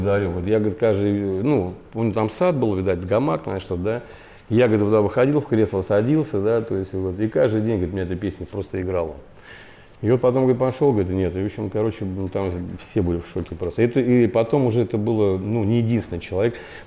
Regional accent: Dedovsk, Moscow Oblast, Russia; я вырос в Подмосковье, я с боксом дружу с детства, да, потому что на наших улицах, где я живу, в городе Дедовске, скрипки были не в почете.

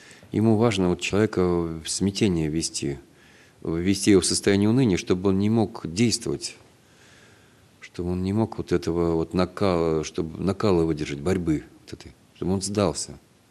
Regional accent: Russia; born there; Ну, мы уже говорили о том, что мы родились в России, вот, о том, что все у нас связано с нашей Родиной.

